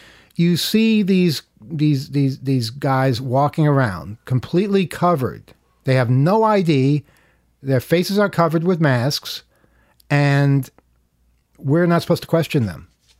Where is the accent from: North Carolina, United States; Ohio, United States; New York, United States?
New York, United States; New York City; Now, I grew up in Jamaica, in Queens